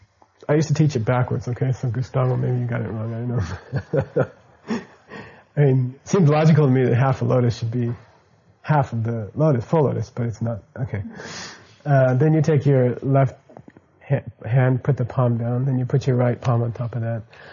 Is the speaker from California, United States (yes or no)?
no; Phoenix, Arizona, United States; I connected it to my hometown in Phoenix, Arizona, and you know, and that way you can't get lost.